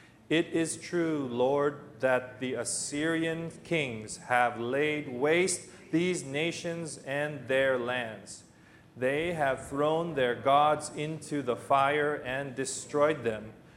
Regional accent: Philippines; I'm a Filipino, but I can't speak Tagalog, but I like to eat like a Filipino.

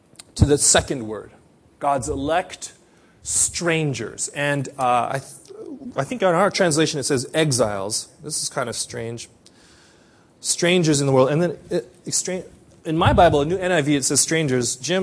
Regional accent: Philippines; now in Japan; I'm Filipino. I have an Asian look about me. I get mistaken as Japanese all the time.

